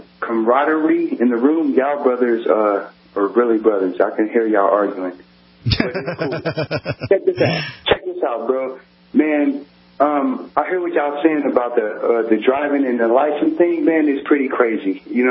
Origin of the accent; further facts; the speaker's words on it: Texas, United States; moved away as an adult; now in Washington, United States; I was raised in Texas, but I've been up in Washington the other half.